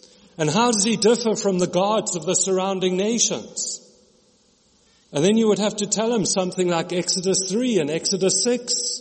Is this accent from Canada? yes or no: no; KwaZulu-Natal, South Africa; or that I'm South African and that I grew up in Natal, but I'm not Dutch South African, I'm English South African.